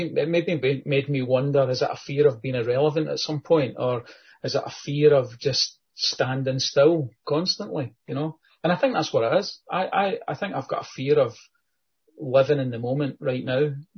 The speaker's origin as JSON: {"language": "English", "town": "Glasgow", "region": "Scotland", "country": "United Kingdom", "tie": "born there", "lives_now": "Ayrshire, United Kingdom", "said": "I'm very, very fond of Ayrshire and Kilmarnock, although I'm Glaswegian born, adopted down here when probably about 30 odd years ago."}